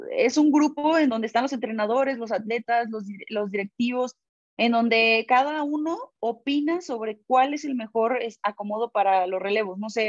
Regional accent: Mexico; nosotros como atletas mexicanos somos adaptables a lo que nos pongan

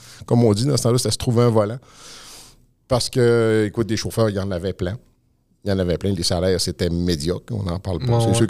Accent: Chicoutimi, Quebec, Canada; Parce que je suis natif de Chicoutimi.

